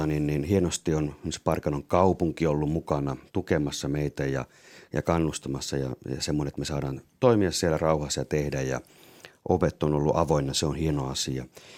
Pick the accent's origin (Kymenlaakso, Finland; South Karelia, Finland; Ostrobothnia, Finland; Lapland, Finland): Ostrobothnia, Finland; now in Pirkanmaa, Finland; kun mä oon Pohjanmaalta kotoisin, niin siellä ei minun nuoruudessani edes tunnettu hirvikärpäsiä, mutta kun tulin sitten Pirkanmaalle